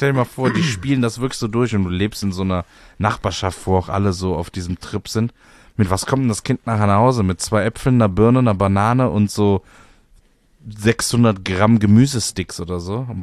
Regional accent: Cologne, North Rhine-Westphalia, Germany; ich bin ja in der Kölner Südstadt groß geworden

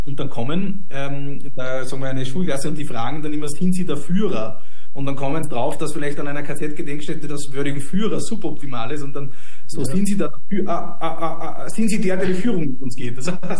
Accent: Austria; Das waren 9 Monate ist bei uns in Österreich der Zivildienst damals

